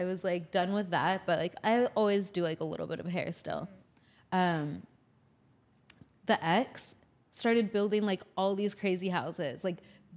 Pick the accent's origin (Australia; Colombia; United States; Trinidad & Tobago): United States; Boulder, Colorado; also born or lived in Sonoma County, California / Mendocino County, California; I'm from Boulder and Sonoma County, Mendocino County. Like, I've been seeing these dirty hippies go to Burning Man my whole life.